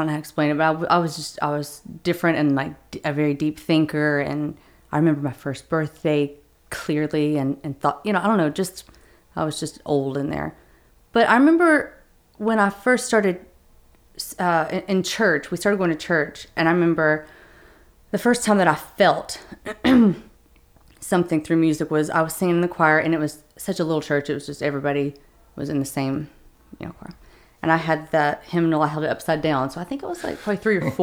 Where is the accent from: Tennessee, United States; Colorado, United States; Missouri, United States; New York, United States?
Tennessee, United States; Knoxville; It's so hard for me because like my voice is so country and I'm from Knoxville, Tennessee